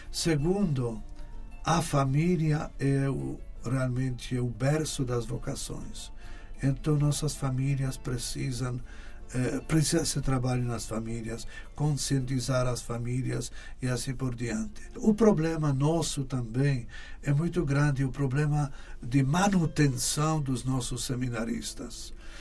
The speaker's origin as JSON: {"language": "Portuguese", "country": "Poland", "tie": "born or raised there", "second_language": "Portuguese", "moved": "yes", "lives_now": "Brazil", "said": "Agora, que sempre assim a gente cresceu lá na Polônia, a gente sempre é sensível ao que acontece lá."}